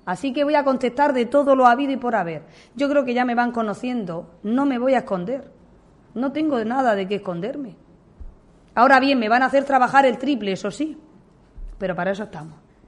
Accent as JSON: {"language": "Spanish", "town": "Cartagena", "region": "Region of Murcia", "country": "Spain", "said": "la gente de nuestra tierra, de mi tierra"}